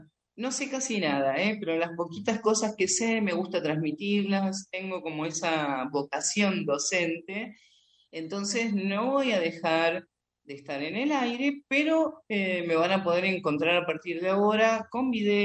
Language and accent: Spanish; Argentina; por más que nosotros estemos entrenados como argentinos, estamos muy entrenados en las crisis